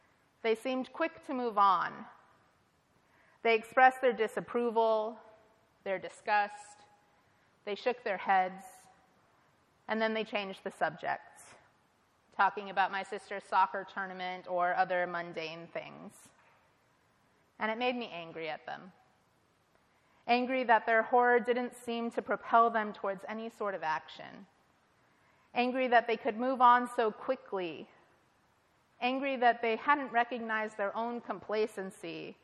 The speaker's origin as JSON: {"language": "English", "region": "Ohio", "country": "United States", "also_born_or_lived": "Oakland / San Francisco", "moved": "yes", "said": "I'm from Ohio, and I love it there. I love the logistical ease of a small town. And after living in Oakland and San Francisco for about 11 years now, a near-empty parking lot is like a thing of magic to me."}